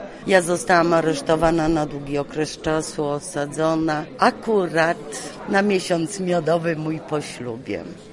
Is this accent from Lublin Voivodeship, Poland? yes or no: yes; Chełm, Lublin Voivodeship, Poland; jestem z Chełma.